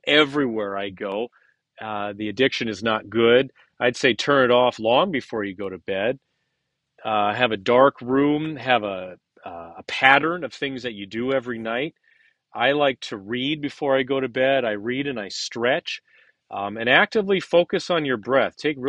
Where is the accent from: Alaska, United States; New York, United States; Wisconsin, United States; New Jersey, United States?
Wisconsin, United States; also born or lived in Southern California; I'm from Wisconsin also, Southern California, then Wisconsin. I call Wisconsin home.